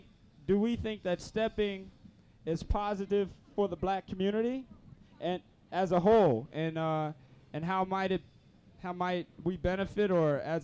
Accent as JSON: {"language": "English", "town": "Philadelphia", "region": "Pennsylvania", "country": "United States", "said": "I mean, I'm from West Philadelphia, and we go to school there, and I'd probably still be there, doing a summer job or something."}